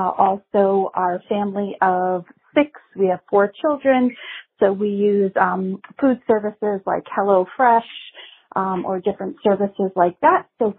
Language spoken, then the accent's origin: English; New York, United States; I'm from New York.